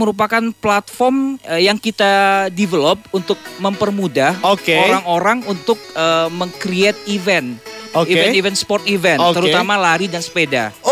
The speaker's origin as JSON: {"language": "Indonesian", "town": "Padang", "region": "West Sumatra", "country": "Indonesia", "said": "Okay. Orang Padang."}